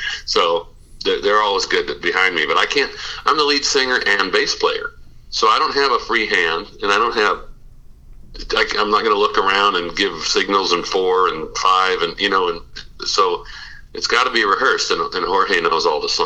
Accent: Fargo, North Dakota, United States; That's a great question, because I am from Fargo, North Dakota, the home of the blues.

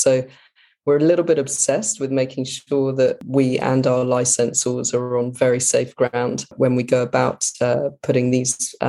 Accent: United Kingdom; which, you know, really being British, I guess it made sense as well to start at home.

